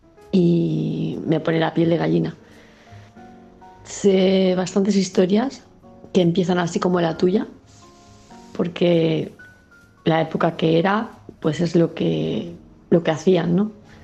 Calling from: Palma, Balearic Islands, Spain; de Palma de Mallorca

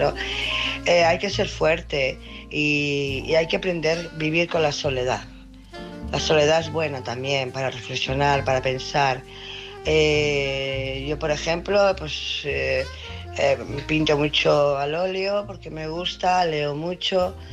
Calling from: Barcelona, Catalonia, Spain; de Barcelona.

